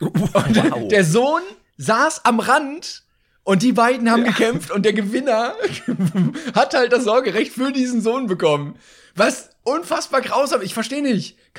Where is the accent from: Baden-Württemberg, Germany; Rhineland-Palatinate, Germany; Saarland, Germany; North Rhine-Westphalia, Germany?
North Rhine-Westphalia, Germany; Cologne; nee, ich komme aus Köln.